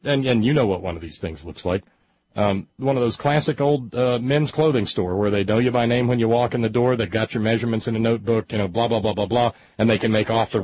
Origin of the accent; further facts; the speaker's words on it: Alabama, United States; I was growing up in Alabama, for God's sake.